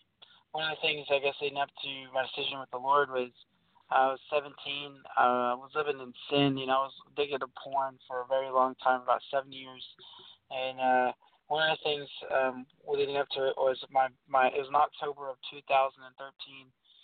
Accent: Orange Park, Florida, United States; I'm from Orange Park, Florida.

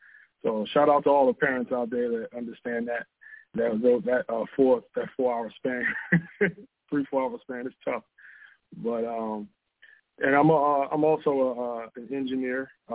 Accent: Glendale, Maryland, United States; And, we both live in, we grew up in Glendale, and our parents still live in the same house

